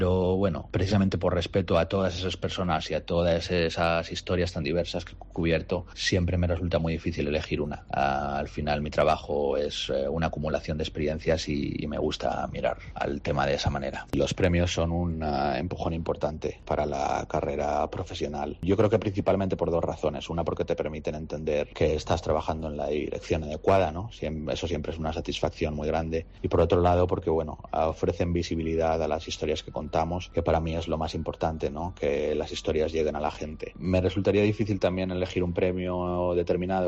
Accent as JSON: {"language": "Spanish", "town": "Daimiel", "region": "Castilla-La Mancha", "country": "Spain", "said": "pues desde donde venimos. Yo soy un chico de Daimiel que nunca hubiese imaginado que viajaría por"}